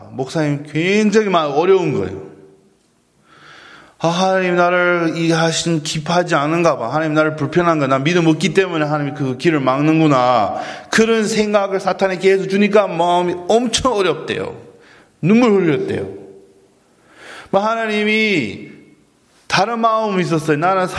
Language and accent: Korean; Atlanta, Georgia, United States; 애틀랜타는 제 고향이에요.